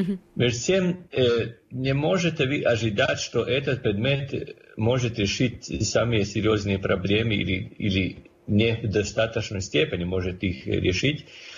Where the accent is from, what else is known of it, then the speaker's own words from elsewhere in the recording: Croatia; Даже забыли сказать, что я из Хорватии